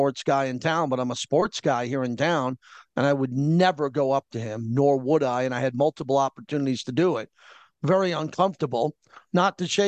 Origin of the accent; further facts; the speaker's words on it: Austin, Texas, United States; well, no, I'm from Austin, Texas, and I'm really 26